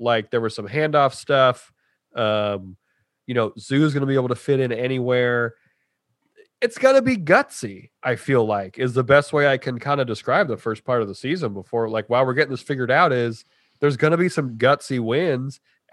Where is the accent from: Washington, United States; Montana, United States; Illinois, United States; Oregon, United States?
Montana, United States; I don't use this term a lot and I'm from Montana, so this term has heavy weight.